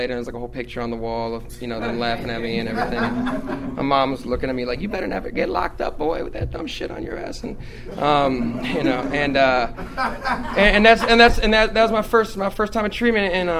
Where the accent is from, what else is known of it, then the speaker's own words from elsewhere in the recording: Rockville, Maryland, United States; I'm from the Montgomery area, and I grew up in Rockville.